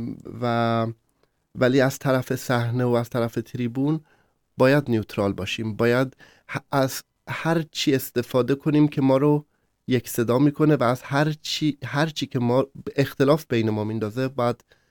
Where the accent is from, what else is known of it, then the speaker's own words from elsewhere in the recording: Tehran, Tehran Province, Iran; born there; من توی تهران به دنیا اومدم، پدر مادرم هم توی تهران به دنیا اومدن و فارس هستیم